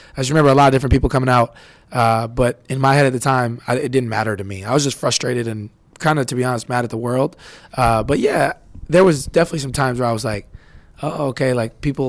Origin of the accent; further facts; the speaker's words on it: Wisconsin, United States; because I'm from Wisconsin, and you know, the Bucks weren't good for me growing up